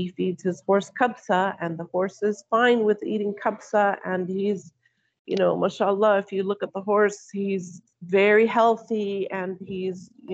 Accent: United States; moved away as an adult; now in Saudi Arabia; I'm from the States, but I have been living in Saudi Arabia for 24 years.

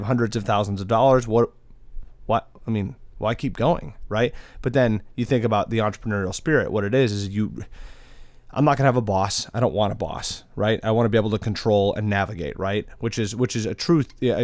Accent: Wisconsin, United States; I come from Wisconsin. You know, if you have $1 million in Stevens Point, Wisconsin, you have it made.

